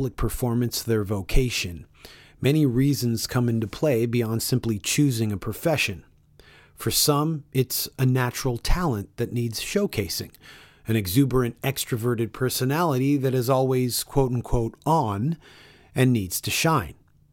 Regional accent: Toronto, Ontario, Canada; I grew up in Toronto, and I've said this before, growing up as a metalhead during my impressionable teen years, it was … that were kings to me.

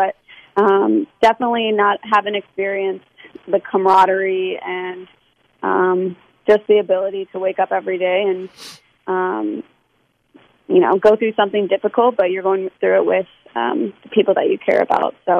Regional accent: Kansas City, Missouri, United States; Yeah, I loved growing up in Kansas City. Spent a lot of time on the Kansas side, but I went to a great high school, definitely soccer city, and absolutely loved growing up there.

